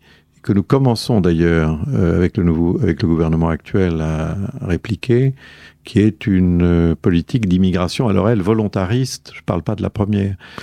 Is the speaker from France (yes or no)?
yes; France; Alors moi, comme je suis français